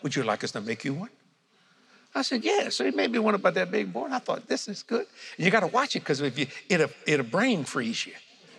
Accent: Louisiana, United States; I hate that when I travel over, they know I'm a Cajun.

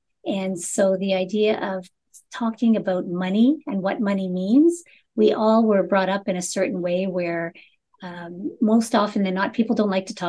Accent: Montreal, Quebec, Canada; I'm originally from Montreal and graduated from McGill University with a bachelor's in industrial relations.

